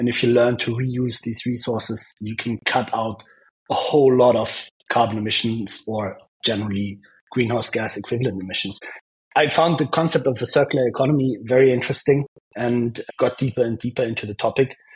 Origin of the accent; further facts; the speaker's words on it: Germany; I'm from Germany, went on a ski trip to Japan and care about the climate.